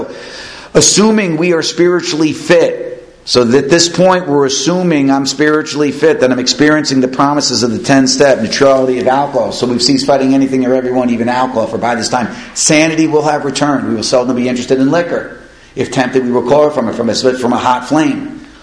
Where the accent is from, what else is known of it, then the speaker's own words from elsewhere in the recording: Paterson, New Jersey, United States; I'm really scared about going to Morristown. There's a lot of bars. There's a lot of alcohol up there. I'm from Patterson.